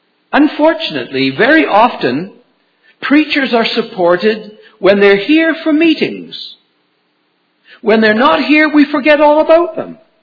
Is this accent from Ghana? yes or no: no; United Kingdom; now in Abbotsford, Canada; I remember when I first came from Britain, or we came first came from Britain, when we were at Abbotsford